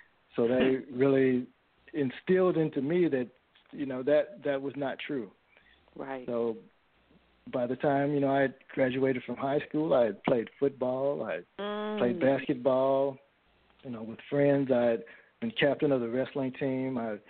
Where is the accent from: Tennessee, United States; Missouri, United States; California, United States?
Missouri, United States; St. Louis; I started out, I was born in St. Louis, Missouri. I'm born and raised in St. Louis, in a city, university city right outside of St. Louis.